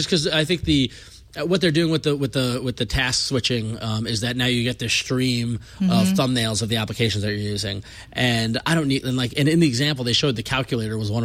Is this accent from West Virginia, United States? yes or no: no; New York, United States; accent: Long Island; you can tell I'm tired because my Long Island accent's gone and I just got back from New York.